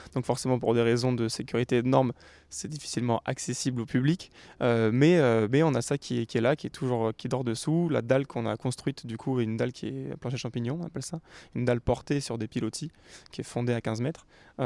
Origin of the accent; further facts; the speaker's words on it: Amiens, Hauts-de-France, France; moi je suis de Amiens